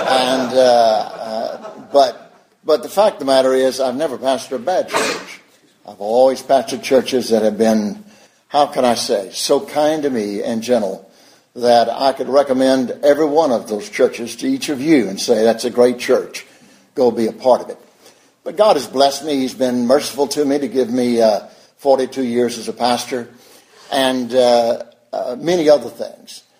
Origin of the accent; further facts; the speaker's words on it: Atlanta, Georgia, United States; I grew up here in Atlanta, over in East Atlanta. And my father was a pastor here for about 25 years.